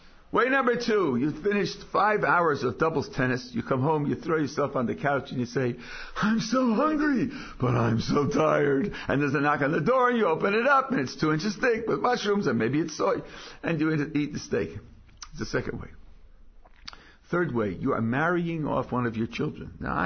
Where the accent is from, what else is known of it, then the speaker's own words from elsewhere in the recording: California, United States; I'm from California.